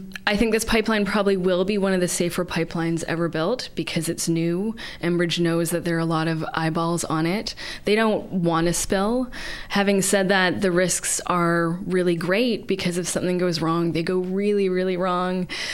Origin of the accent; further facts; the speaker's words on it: British Columbia, Canada; Of course, as a British Columbian, I mean, the Great Bear Rainforest is inimitable.